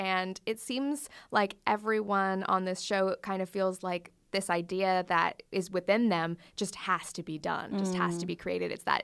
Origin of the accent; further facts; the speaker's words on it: Canada; I relate to that because I'm from suburban Canada, and there's a Bikram yoga studio there